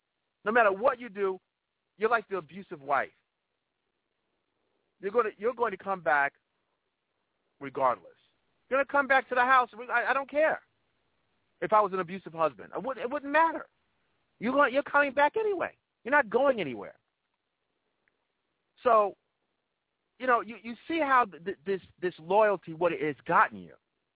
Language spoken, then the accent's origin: English; New York, United States; As a New Yorker, Barack Obama and Romney, they really weren't coming here.